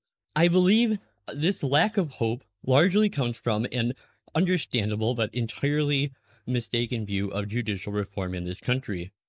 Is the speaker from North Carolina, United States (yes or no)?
no; Minnesota, United States; Now, in my home state again of Minnesota, for example, the latest numbers we have